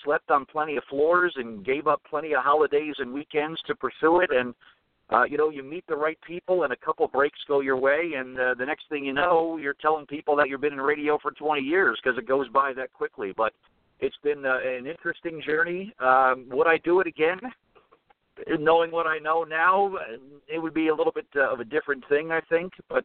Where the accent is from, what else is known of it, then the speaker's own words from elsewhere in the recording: New Jersey, United States; growing up in New Jersey, where I was born in Jersey, lived my whole life here